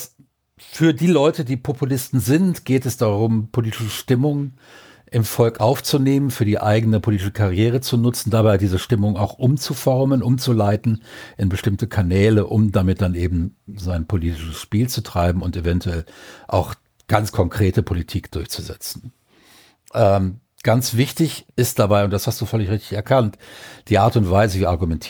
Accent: Mettmann, North Rhine-Westphalia, Germany; also born or lived in Düsseldorf; Ich bin ja in Düsseldorf geboren, in Mettmann groß geworden, das ist ja nicht so weit weg

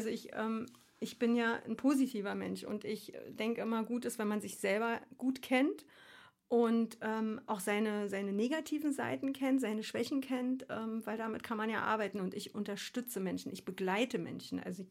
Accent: Berlin, Germany; also born or lived in Frankfurt / Darmstadt / Australia / Switzerland; Genau, ich bin, nicht in Köpenick. Ich komme ursprünglich aus Ostkreuz.

